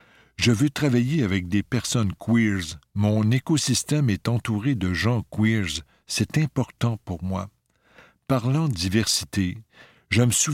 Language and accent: French; Montreal, Quebec, Canada; now in Los Angeles, United States; Ville où tu as grandi, tu as tout à fait raison. Quand je suis déménagé à Los Angeles en 2014, Montréal me manquait terriblement.